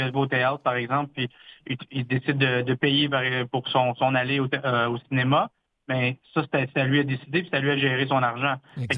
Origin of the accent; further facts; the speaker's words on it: Ontario, Canada; Parce que je viens du nord de l'Ontario.